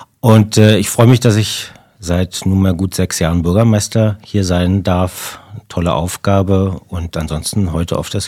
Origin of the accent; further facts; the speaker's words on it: Hennigsdorf, Brandenburg, Germany; Ich bin in Hennigsdorf geboren, hier aufgewachsen, kenne Hennigsdorf sozusagen aus der Zeit von vor 1990.